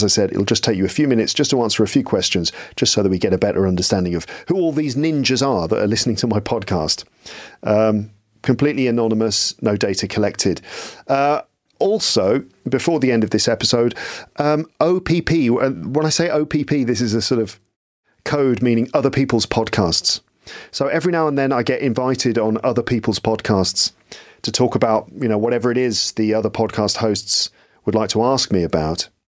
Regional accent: England, United Kingdom; now in Paris, France; So Alistair Budge interviewing me about being an Englishman in Paris.

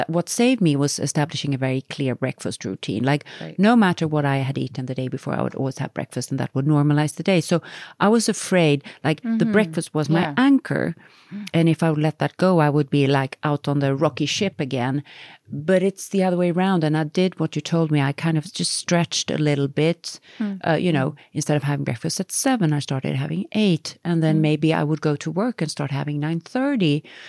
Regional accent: Sweden; You come from Canada, we come from Sweden.

